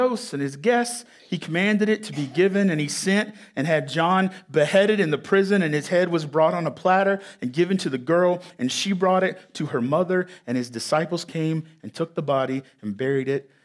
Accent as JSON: {"language": "English", "region": "North Carolina", "country": "United States", "said": "I am from North Carolina, though."}